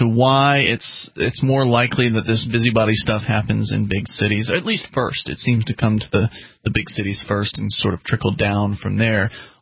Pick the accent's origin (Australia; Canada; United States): United States; Sarasota, Florida; now in New Hampshire, United States; I didn't come from a big city. I came from Sarasota, Florida, which the city itself is fairly small in population.